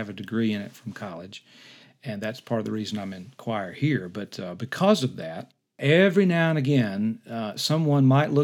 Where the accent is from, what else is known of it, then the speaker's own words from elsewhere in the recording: Grand Bay, Alabama, United States; I grew up down on the Gulf Coast near Mobile, Grand Bay, Alabama.